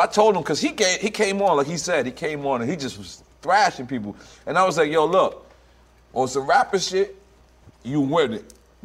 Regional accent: Queens, New York, United States; And then it's weird because I'm from Queens, so it's different.

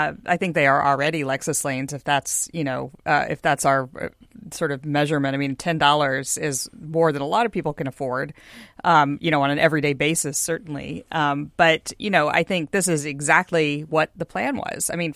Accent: Houston, Texas, United States; I mean, I'm from Houston, land of the, you know, 24 lane Katy Freeway

